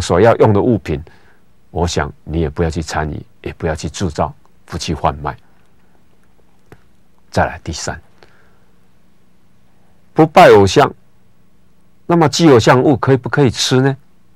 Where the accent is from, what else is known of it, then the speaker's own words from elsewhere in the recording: Taiwan; 尤其我们台湾人所拜的神特别多